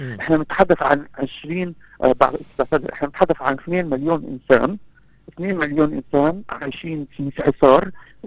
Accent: Palestine; also born or lived in Tunisia; عشت في تونس 7 سنين، بعرف مدى حب الشعب التونسي لشعب فلسطين. تضامنكم معنا

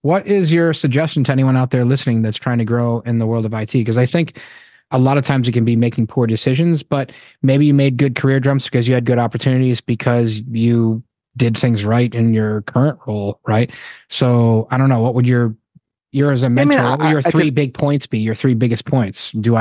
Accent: Worcester, Massachusetts, United States; I'm from Worcester. I'm from Worcester.

